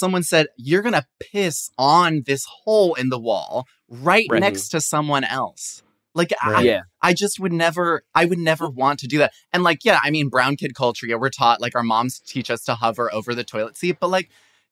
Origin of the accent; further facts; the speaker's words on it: Chicago, Illinois, United States; I'm from Chicago and we used to watch that as a family.